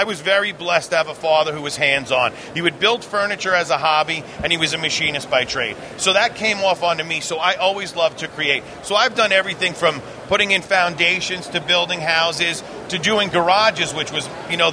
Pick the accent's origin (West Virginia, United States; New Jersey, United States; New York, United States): New York, United States; Yeah, I'm a New Yorker through and through, you know.